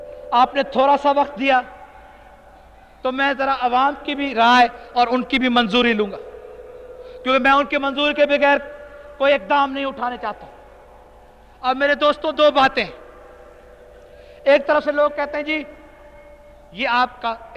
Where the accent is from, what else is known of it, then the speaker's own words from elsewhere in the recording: Larkana, Sindh, Pakistan; born there; اور میں جا رہا ہوں کیونکہ لاڑکانے میں میں پیدا ہوا تھا، اور لاڑکانے کی زمین کو میں خراج تحسین پیش کرنے جا رہا ہوں، کیونکہ وہاں کی پیدائش ہے